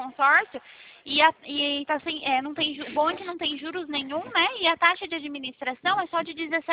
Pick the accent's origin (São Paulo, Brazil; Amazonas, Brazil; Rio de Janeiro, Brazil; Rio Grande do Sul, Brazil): São Paulo, Brazil; Araras; Eu sou daqui de Araras mesmo, tá?